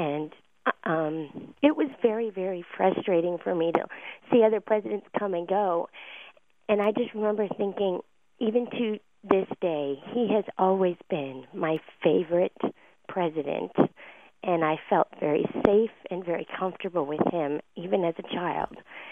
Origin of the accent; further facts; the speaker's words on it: Akron, Ohio, United States; Growing up in Akron, Ohio, I watched our president on the television